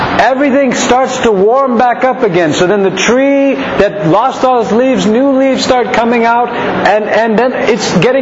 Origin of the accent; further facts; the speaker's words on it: Nebraska, United States; born there; in my dad's from Nebraska. I was born actually in Nebraska.